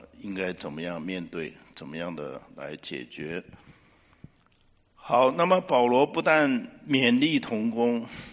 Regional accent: northern China, China; 我是急性子，我是北方人，我有什么讲什么啊

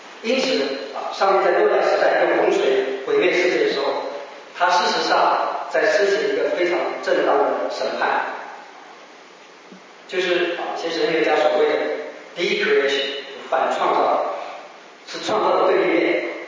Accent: China; 也符合我们中国人传统的扬善惩恶的道德观念

